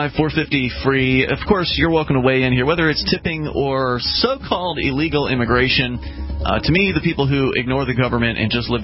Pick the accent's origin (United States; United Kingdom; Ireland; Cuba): United States; As an American, I was raised to believe that this is supposed to be a free country